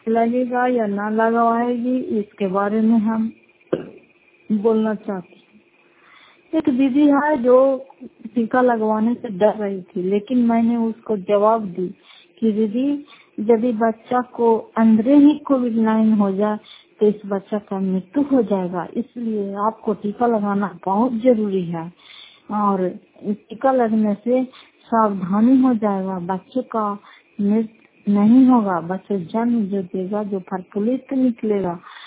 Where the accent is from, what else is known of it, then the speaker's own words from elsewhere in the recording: Fatehpur, Bihar, India; घर फतेहपुर जिला नालंदा की निवासी हूँ